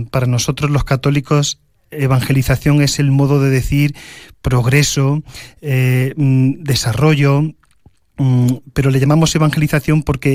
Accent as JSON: {"language": "Spanish", "town": "Córdoba", "region": "Andalusia", "country": "Spain", "said": "Para mí es un campo conocido porque vengo de Córdoba."}